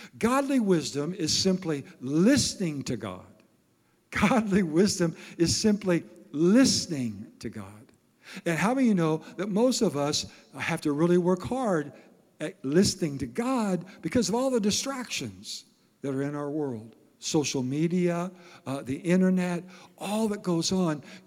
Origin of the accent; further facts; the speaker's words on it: Iowa, United States; Now, I grew up in Iowa, and if you're from Iowa, you know it's a wrestling state.